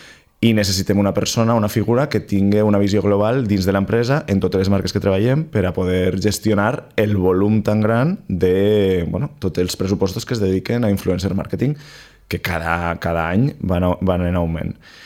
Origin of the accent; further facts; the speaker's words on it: Vinaròs, Valencian Community, Spain; moved away as an adult; now in Barcelona, Spain; soc de Vinaròs, jo tinc 41 anys i ja fa temps que me'n vaig anar de Vinaròs perquè vaig estudiar aquí al col·le i a l'institut i després vaig anar a Barcelona a estudiar la carrera i com m'agradava molt Barcelona ja vaig decidir quedar-me allí